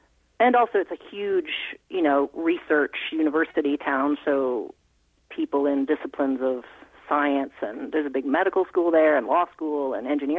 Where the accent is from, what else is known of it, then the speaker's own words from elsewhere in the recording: Iowa City, Iowa, United States; I grew up in Iowa City, Iowa, where the university is.